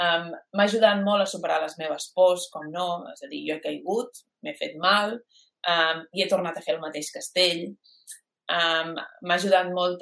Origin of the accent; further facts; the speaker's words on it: Balearic Islands, Spain; Jo soc de Mallorca, tinc la major part de la meva família allà